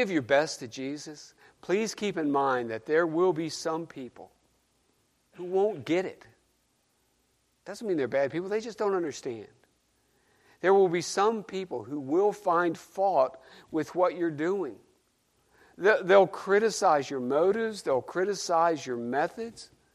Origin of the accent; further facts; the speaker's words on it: Bristol, Tennessee, United States; in Bristol, Tennessee, my hometown.